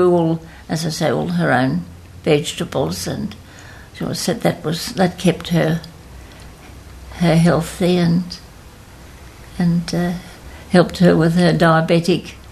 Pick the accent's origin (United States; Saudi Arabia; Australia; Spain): Australia; Dunedoo, New South Wales; also born or lived in Gulgong, Australia; now in Sydney, Australia; I grew up around the Dunedoo area, a little bit north of Gulgong. And I came to Sydney when I was 17, just the beginning of the war.